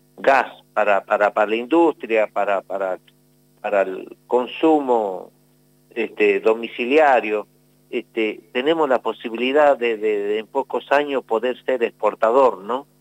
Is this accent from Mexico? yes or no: no; Argentina; como argentino